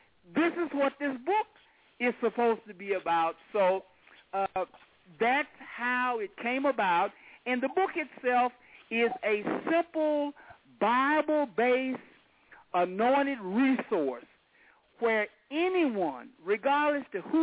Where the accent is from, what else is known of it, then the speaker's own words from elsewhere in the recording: the South, United States; I mean, that's just the way we were raised in the South.